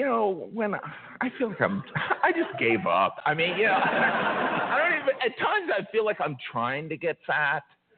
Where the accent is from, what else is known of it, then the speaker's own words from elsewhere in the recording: United States; I finished it because I'm American, you know?